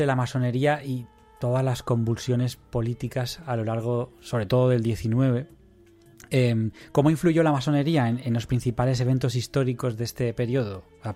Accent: Madrid, Community of Madrid, Spain; porque yo vengo de Madrid

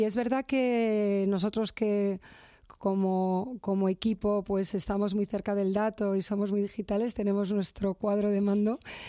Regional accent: Valencian Community, Spain; Soy valenciana y lo pronunciamos así

